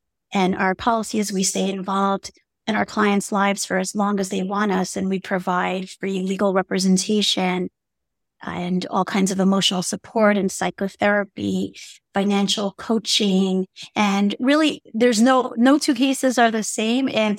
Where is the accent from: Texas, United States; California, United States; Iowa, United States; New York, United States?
New York, United States; New York City; Well, I grew up in New York City, but I grew up in a very insular, religious, very fundamentalist religious community, very cult-like community, where forced marriage at a young age is just the norm.